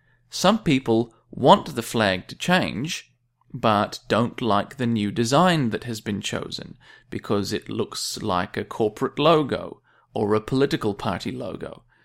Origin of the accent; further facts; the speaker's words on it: Australia; Because I'm an Australian, I take an interest in news from New Zealand.